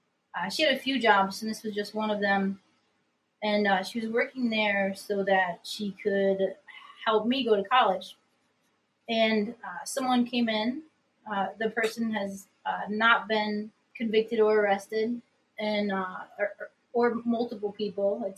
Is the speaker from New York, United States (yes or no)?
yes; New York, United States; I'm from Upstate New York.